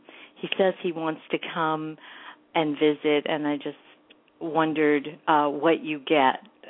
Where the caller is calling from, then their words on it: San Francisco, California, United States; I'm calling from San Francisco.